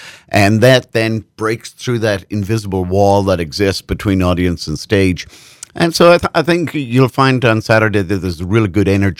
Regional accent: Ireland; accent: Irish; also born or lived in Germany / Netherlands; now in Texas, United States; Or maybe it's because I was born and reared in Ireland.

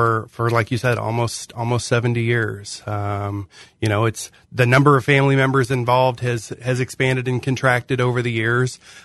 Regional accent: Abingdon, Illinois, United States; I grew up in Abingdon.

